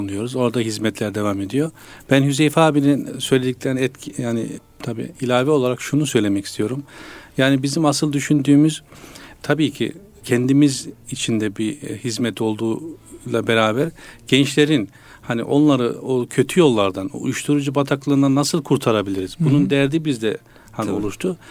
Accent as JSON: {"language": "Turkish", "town": "Gelsenkirchen", "region": "North Rhine-Westphalia", "country": "Germany", "tie": "born or raised there", "said": "1978 Almanya Gelsenkirchen doğumluyum. Eyvallah. … Evliyim, 3 çocuk babasıyım."}